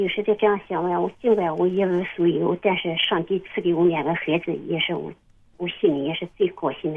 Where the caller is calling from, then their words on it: Hefei, Anhui, China; 啊，你好，我是合肥的，我不是别的地方的。